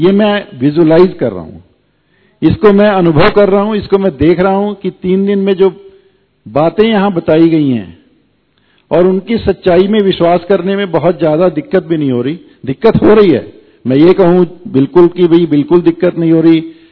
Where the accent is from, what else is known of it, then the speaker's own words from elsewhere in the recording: Delhi, India; मैं दिल्ली से आया हूं।